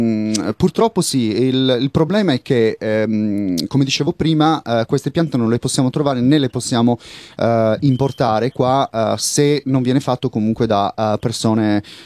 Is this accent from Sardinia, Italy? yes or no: yes; Sardinia, Italy; now in Milan, Italy; Io sono nato e cresciuto in Sardegna, no? Che comunque ha scarsità d'acqua, forte vento e gli alberi che crescono da noi non sono altissimi, o comunque non sono alti come gli alberi che invece ho visto quando mi sono trasferito a Milano, in Lombardia.